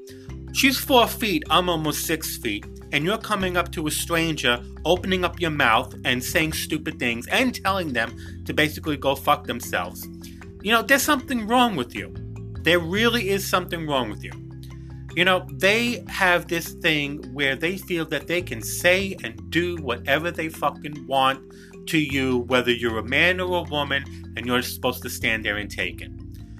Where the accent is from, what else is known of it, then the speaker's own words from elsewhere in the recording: New York City, New York, United States; I was in a supermarket doing some shopping in my hometown, which is New York City.